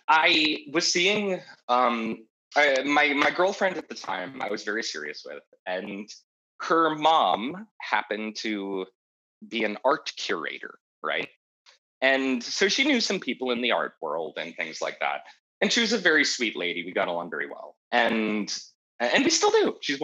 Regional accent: Pennsylvania, United States; also born or lived in Montana, United States; So I was from Montana originally, and I moved to Pennsylvania when I was very young. So I do consider myself probably Pennsylvania.

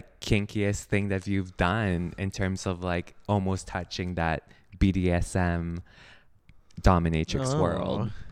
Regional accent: Canada; You're Canadian. We're Canadian. So we accept Canadian dollars.

